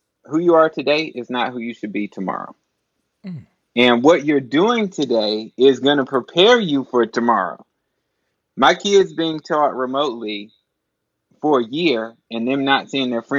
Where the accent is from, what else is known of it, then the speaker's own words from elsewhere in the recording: Nashville, Tennessee, United States; My kids have grown up in Nashville, Tennessee. When I grew up in Nashville, Tennessee.